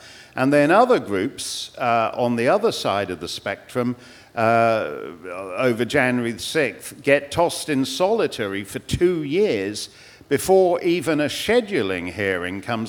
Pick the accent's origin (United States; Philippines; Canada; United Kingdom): Canada; as a Canadian